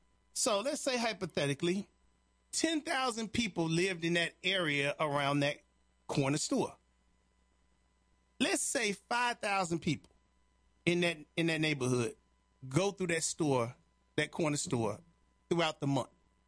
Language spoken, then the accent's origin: English; Chicago, Illinois, United States; In Chicago, where I grew up at, off of Honorary, it was a corner store on Woods. Now, where I grew up in Chicago, Chicago is one of these cities for people who haven't been in the neighborhoods.